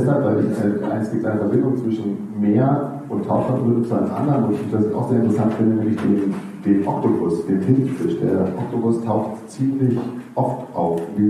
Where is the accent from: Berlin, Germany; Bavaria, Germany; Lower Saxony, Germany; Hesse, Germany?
Lower Saxony, Germany; Hanover; ich komme aus Hannover